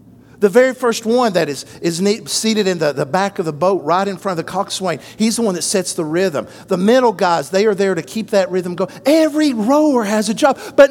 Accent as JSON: {"language": "English", "town": "Athens", "region": "Tennessee", "country": "United States", "tie": "born or raised there", "said": "Growing up in Little Athens, Tennessee, population 12,000, yahoo, on the corner of Main Street in Athens, around the courthouse, there was Cherokee Hardware."}